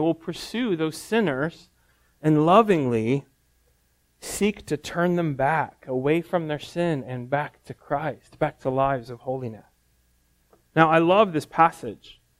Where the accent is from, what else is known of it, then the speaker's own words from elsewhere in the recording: United States; Now, this surprises me as an American